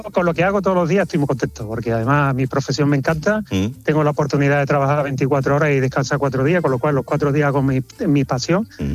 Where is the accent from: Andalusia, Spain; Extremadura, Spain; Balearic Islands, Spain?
Extremadura, Spain; Zafra; Soy de Zafra.